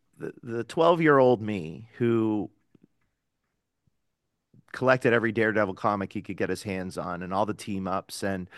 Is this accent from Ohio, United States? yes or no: yes; Cleveland, Ohio, United States; But I grew up in Cleveland, so I started off as a DC guy just because of the roots in Cleveland.